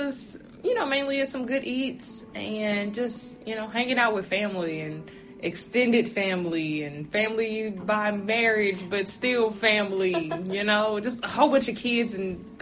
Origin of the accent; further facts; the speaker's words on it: Louisiana, United States; as you know, I'm from Louisiana, and that was too short of a break for me to drive all the way back to Louisiana